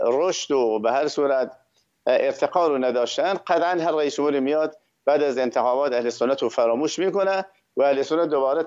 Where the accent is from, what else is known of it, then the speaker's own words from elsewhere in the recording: Iran; ما ایرانی هستیم، بالاخره ما از کشورهای دیگر از جاهای دیگری نیومده، ما مال این سرزمین هستیم